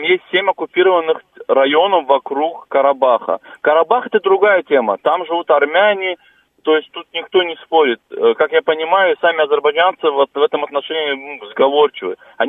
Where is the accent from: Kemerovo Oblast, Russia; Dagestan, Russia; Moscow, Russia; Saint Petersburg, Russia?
Dagestan, Russia; я родом из Дагестана